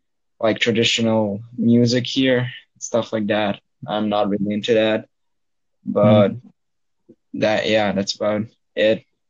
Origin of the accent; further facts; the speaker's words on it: Belgrade, Serbia; English is a second language; I'm from Belgrade, that's the capital city.